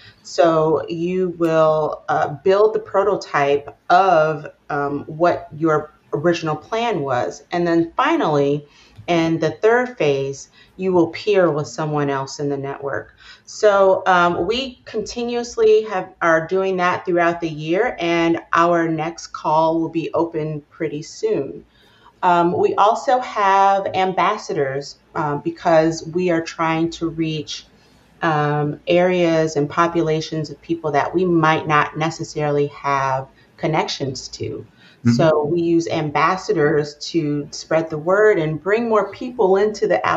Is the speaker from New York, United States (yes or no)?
no; Detroit, Michigan, United States; So, for instance, I grew up in Detroit